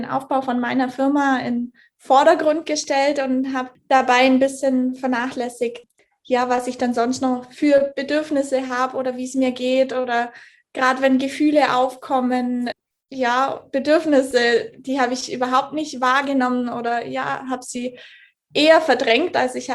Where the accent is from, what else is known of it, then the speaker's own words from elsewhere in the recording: Nesselwang, Bavaria, Germany; now in Zurich, Switzerland; lebe sowohl in Deutschland als auch in der Schweiz, also in Deutschland im Allgäu. Bin ja dort aufgewachsen in Nesselwang und bin jetzt vor ein paar Jahren in die Schweiz gezogen, in Zürich und ja, bin aber immer mal wieder, also so ein bisschen am Pendeln an beiden Orten